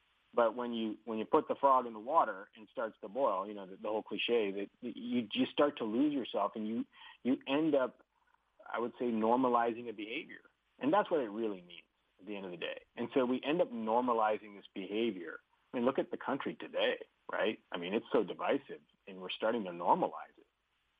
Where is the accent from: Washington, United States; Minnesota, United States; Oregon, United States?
Washington, United States; Seattle; I'm from the Seattle area, and, you know, I've known a lot of people that work at Starbucks